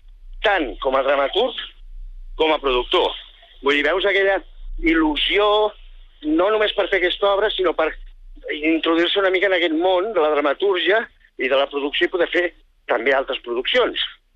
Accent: Reus, Catalonia, Spain; De fet, vinc de Reus, que és una plaça castellera, i a més és la zona tradicional, diríem, forma part de la zona tradicional on es fan castells

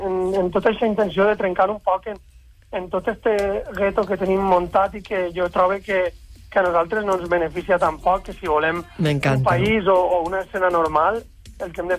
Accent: Valencian Community, Spain; Som d'Alacant, província d'Alacant. Som del sud.

